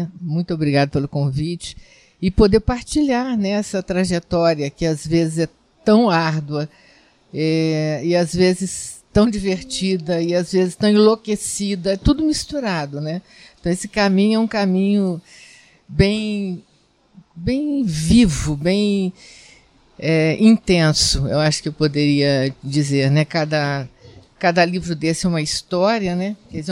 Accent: Belo Horizonte, Minas Gerais, Brazil; also born or lived in Rio de Janeiro; a gente morava em Belo Horizonte, eu sou carioca, mas eu fui criada lá

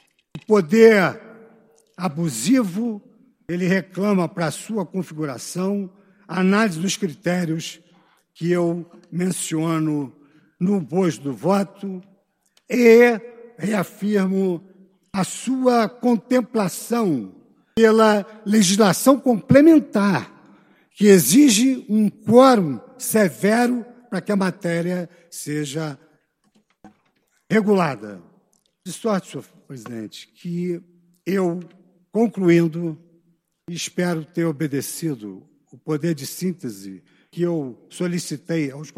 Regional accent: Brazil; como brasileiro que ama esse país, porque o Brasil é o ar que nós respiramos

